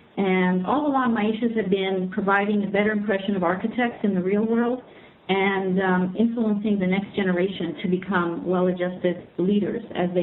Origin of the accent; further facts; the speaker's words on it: Iran; I had to explain my being Iranian to my American friends, and I kind of have to explain my being American to my Iranian friends. My mother's mother, my grandmother was American. She was from Idaho, but she married an Iranian and moved to Iran, and which is where I grew up.